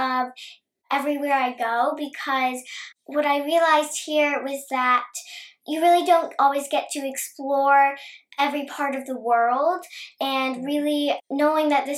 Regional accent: New Jersey, United States; I'm 13 years old. I'm from New Jersey, and I play Brigitte Von Trapp in The Sound of Music.

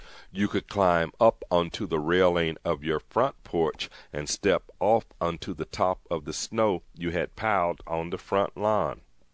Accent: Buffalo, New York, United States; Granted, I grew up in Buffalo, New York, known for its snowfall.

